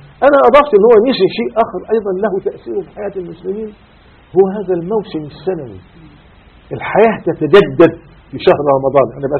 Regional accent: Gharbia, Egypt; مولد السيد البدوي، وكان في طنطا بالقرب منا 20 كيلو منها،

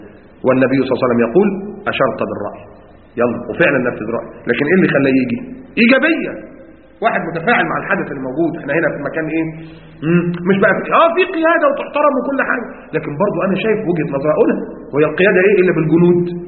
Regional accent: Egypt; لكن يهمني كمسلم، ولو إن أنا مصري أو أنا مصري ماليش دعوة، لا كذلك يهمني المسجد الأقصى وأنا مصري لأني مسلم،

